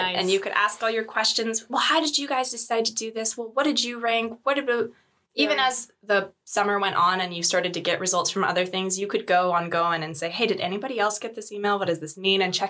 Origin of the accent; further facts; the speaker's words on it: Pacific Northwest, United States; I'm from the Pacific Northwest, so hiking is in my blood.